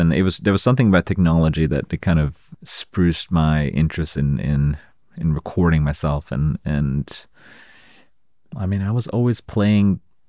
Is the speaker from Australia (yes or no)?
no; Sweden; like we had … in Sweden, and then we had some other. They were not from my hometown, but we had other like hardcore bands from my town called.